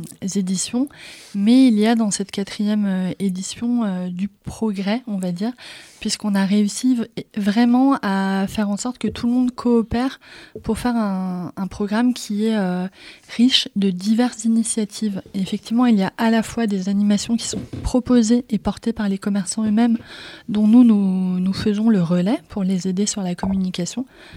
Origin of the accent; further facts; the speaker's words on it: Grand Est, France; Pour moi, l'Avent, c'est très concret parce que j'ai grandi en Alsace, donc c'est une période qu'on célèbre.